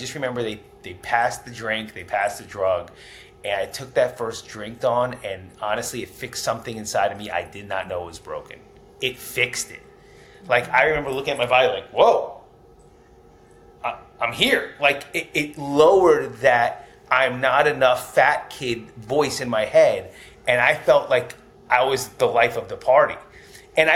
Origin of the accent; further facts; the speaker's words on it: Tenafly, New Jersey, United States; So growing up in Tenafly, New Jersey, I was the fat kid.